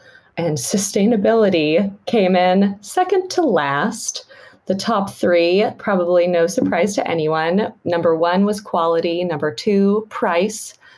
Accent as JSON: {"language": "English", "country": "United States", "lives_now": "United Kingdom", "said": "I'm obviously an American living in the UK"}